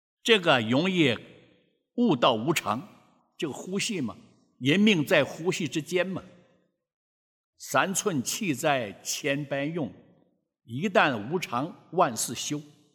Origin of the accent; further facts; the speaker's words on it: Taiwan; 我们台湾话讲是八毒药